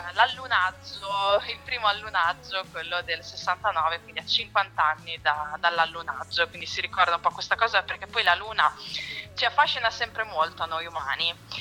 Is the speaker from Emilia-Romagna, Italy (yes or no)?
yes; San Mauro Pascoli, Emilia-Romagna, Italy; io in particolare, sono di San Mauro Pascoli